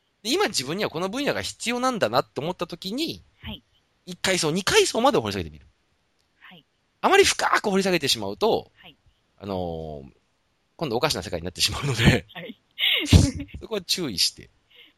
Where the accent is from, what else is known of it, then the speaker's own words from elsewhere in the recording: Saitama, Japan; 埼玉生まれの埼玉育ちなんで。で、西武ライオンズと僕同い年なんですよ。